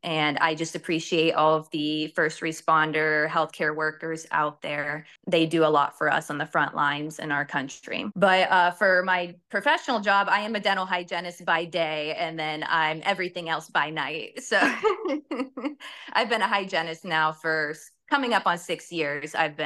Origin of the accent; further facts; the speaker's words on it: New Philadelphia, Ohio, United States; I'm 29. I'm from Ohio, around New Philadelphia.